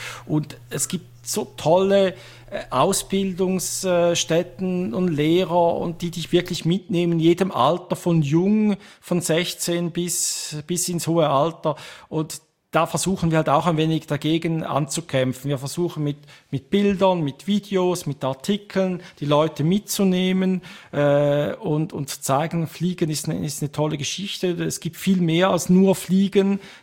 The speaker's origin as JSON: {"language": "German", "country": "Switzerland", "accent": "Swiss German", "said": "mein persönlicher Dialekt ein wenig zu fest, Schweizerisch"}